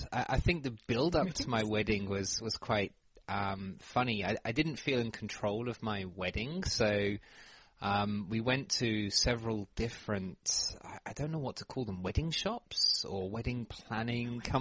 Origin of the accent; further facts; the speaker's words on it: United Kingdom; Well, yeah, because I'm British, maybe.